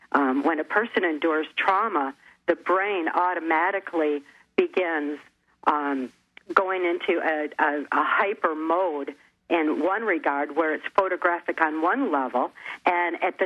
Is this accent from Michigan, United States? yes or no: yes; Muskegon, Michigan, United States; born there; I was born in 1957 in Muskegon, Michigan.